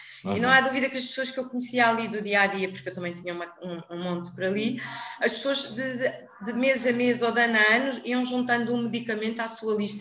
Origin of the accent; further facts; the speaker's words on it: Lisbon, Portugal; vendi a farmácia do Alentejo e comprei uma farmácia em Lisboa, porque eu sou de Lisboa e, portanto, vim para Lisboa